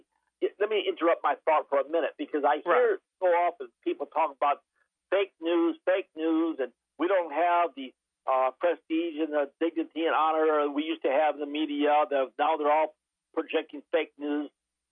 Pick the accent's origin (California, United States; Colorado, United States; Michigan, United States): Michigan, United States; Detroit; born there; Well, I was born in Detroit, Michigan, back in 1946.